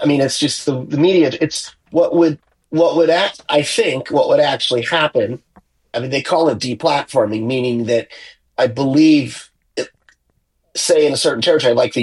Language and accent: English; United States; And I think, you know, as an American, I think our law, our legislation is even further behind